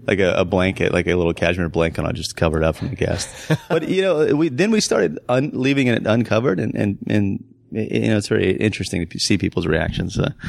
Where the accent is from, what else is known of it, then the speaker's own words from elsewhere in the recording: Florida, United States; My hometown of Florida, yeah.